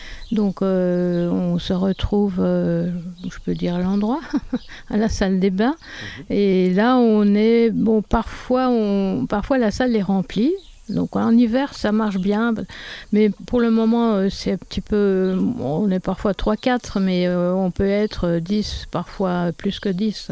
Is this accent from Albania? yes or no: no; Belgium; now in France; Comme je vous ai dit, je suis belge